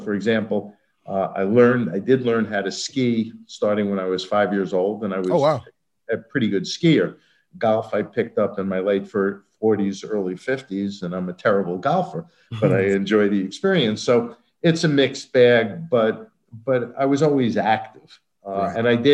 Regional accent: New York City, New York, United States; growing up in New York City, we had playgrounds.

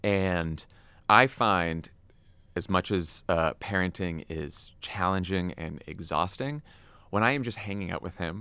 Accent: Boston, Massachusetts, United States; also born or lived in Washington, D.C.; now in California, United States; I thought I would be East Coast for life, from Boston, lived in D.C. for 10 years. I was like, what, California?

